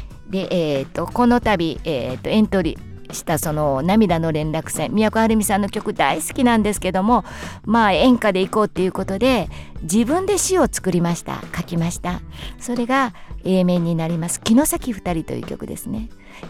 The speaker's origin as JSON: {"language": "Japanese", "town": "Tatsuno", "region": "Kansai", "country": "Japan", "said": "そしてまた実家の辰野の方に帰りまして、そこからはまあ地元の関西で芸能活動をやってました。"}